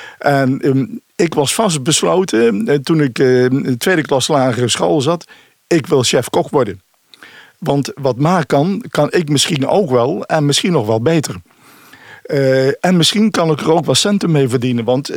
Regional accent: Bergen op Zoom, North Brabant, Netherlands; Ik ben opgegroeid op een boerderij met vijf andere kinderen. In totaal 6 kinderen. De boerderij die stond schuin tegenover de Rijberg.

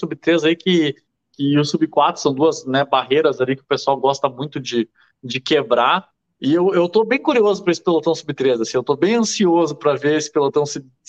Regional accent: Porto Alegre, Rio Grande do Sul, Brazil; eu nasci e me criei em Porto Alegre desde faz 34 anos

